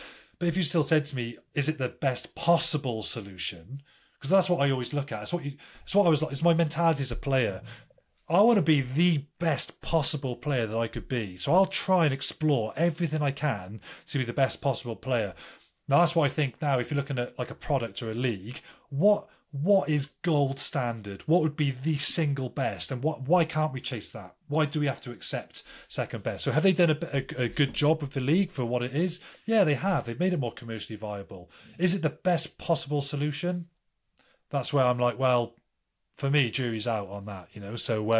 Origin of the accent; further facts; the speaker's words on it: Wales, United Kingdom; Wales, my home country.